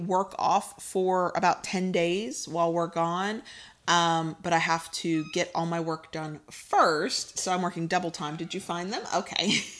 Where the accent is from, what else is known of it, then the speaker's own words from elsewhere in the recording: United States; But I'm American, and when you say holidays, you're thinking of the actual holiday itself